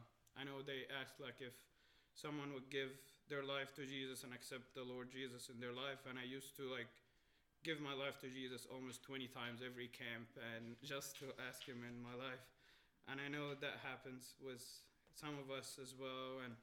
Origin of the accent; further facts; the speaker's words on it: Alexandria, Alexandria Governorate, Egypt; I am originally from Egypt. I was born and raised in Alexandria, Egypt, and it's somewhere in the world.